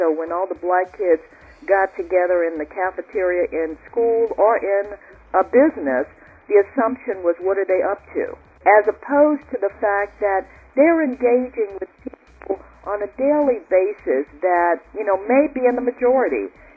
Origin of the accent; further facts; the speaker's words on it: New Orleans, Louisiana, United States; I grew up in New Orleans, went to public school, predominantly a historically black college.